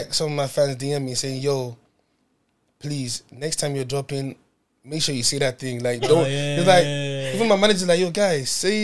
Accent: Nigeria; now in United Kingdom; we live in the UK where, coming from where I come from, I'm a Nigerian guy. I was born there. I'm a Yoruba man, so it's like that culture is instilled in me.

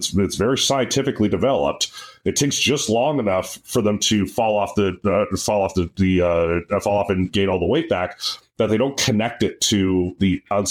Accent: Canada; Well, they help us a little less being Canadian and not being able to actually monetize TikTok

